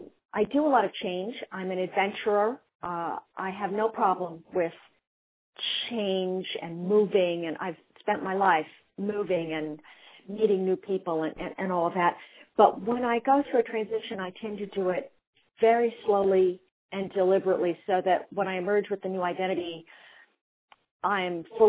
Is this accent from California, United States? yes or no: yes; California, United States; I'm a Californian.